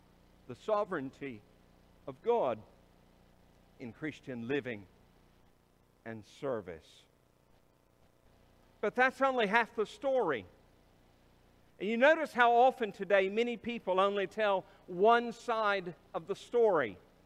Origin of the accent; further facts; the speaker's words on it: United States; born there; I was born in the United States.